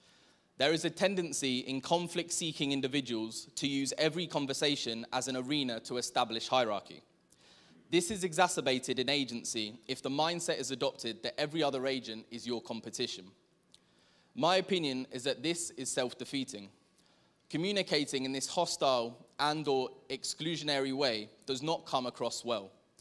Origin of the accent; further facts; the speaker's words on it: England, United Kingdom; moved away as an adult; now in Venezuela; As an Englishman, I'm an outsider in Venezuelan football